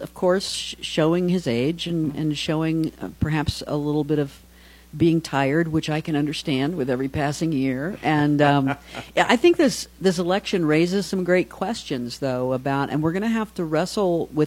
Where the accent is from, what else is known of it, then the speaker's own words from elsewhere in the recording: United States; being an American means to me.